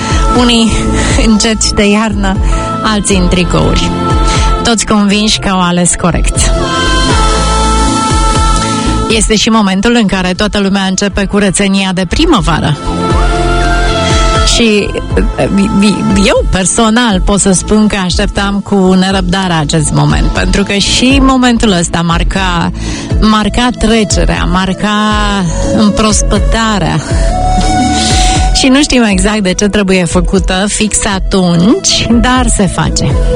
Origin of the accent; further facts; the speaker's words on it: Brașov, Brașov County, Romania; Sunt din Brașov